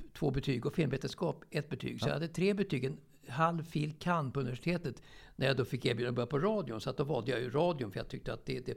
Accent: Stockholm, Stockholm County, Sweden; Jag är ju uppväxt i Årsta egentligen, innan det vart en gängkriminell förort och så vidare.

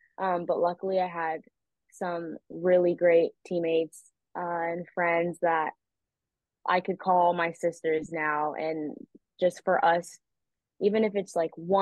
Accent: California, United States; Sorry, I'm from California. I don't really see bunnies

